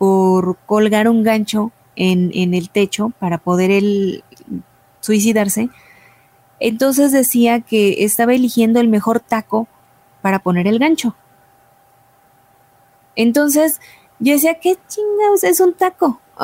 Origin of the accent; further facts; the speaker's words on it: Mexico; para mí que soy mexicana me cuesta mucho trabajo algunas expresiones propias de allá